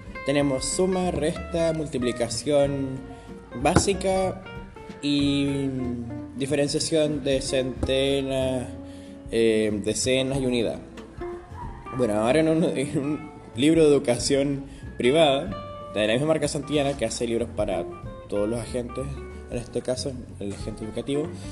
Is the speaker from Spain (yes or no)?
no; Chile; temas de polémica o que causen más interés general en mi país, que es Chile.